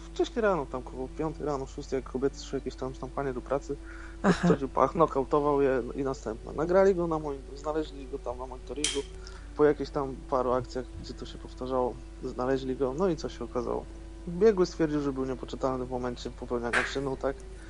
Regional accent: Gdańsk, Pomeranian Voivodeship, Poland; Znaczy jestem z Gdańska

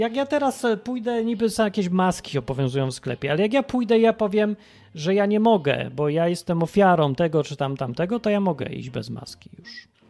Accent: Kraków, Lesser Poland, Poland; now in England; w poniedziałek ja będę, bo ja z Krakowa, ja będę miał taki przymusowy kurs jazdy na motocyklu.

